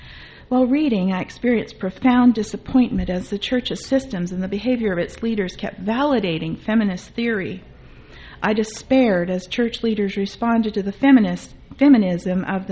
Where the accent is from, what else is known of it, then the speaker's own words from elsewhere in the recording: Canada; And I say that because I'm a Canadian, and I should know.